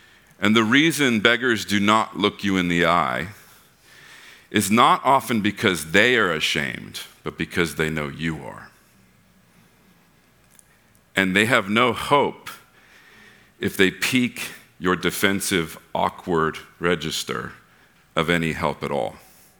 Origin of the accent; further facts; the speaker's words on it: United States; I'm like, I'm an American, but this is not normal. Where am I?